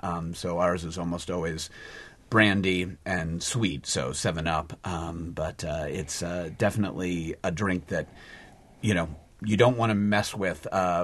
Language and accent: English; New Orleans, Louisiana, United States; I grew up in New Orleans, and the milk punch is a big thing there.